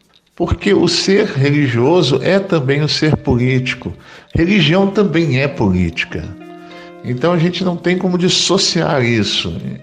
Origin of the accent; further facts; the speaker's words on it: Teresópolis, Rio de Janeiro, Brazil; born there; now in Campina Grande, Brazil; tenho 50 anos, nasci em Teresópolis, no Rio de Janeiro, e hoje moro em Campina Grande, na Paraíba.